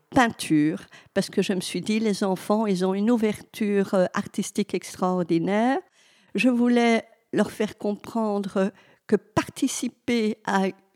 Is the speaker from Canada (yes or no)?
no; Wallonia, Belgium; Et puis, moi, je suis du Hainaut.